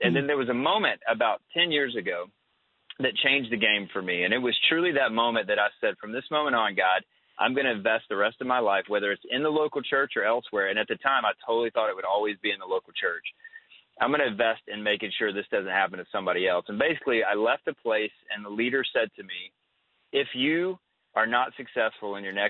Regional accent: the South, United States; Growing up in the South, you grew up around the church.

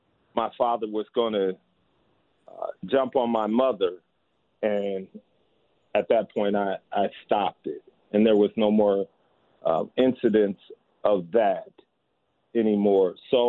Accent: Omaha, Nebraska, United States; born there; So I was born in Omaha, Nebraska in 1967

